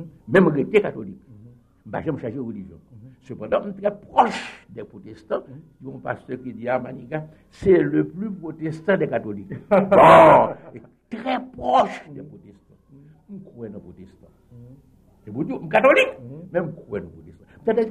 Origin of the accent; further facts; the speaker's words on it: Haiti; moi-même, en tant qu'haïtien